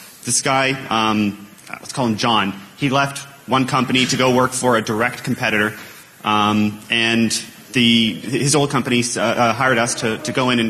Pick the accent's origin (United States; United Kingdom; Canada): Canada; I'm Canadian, too, so … from Canada.